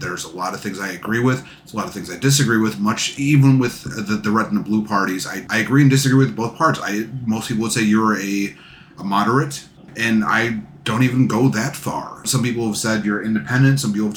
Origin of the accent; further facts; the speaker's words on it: United States; I'm an American citizen.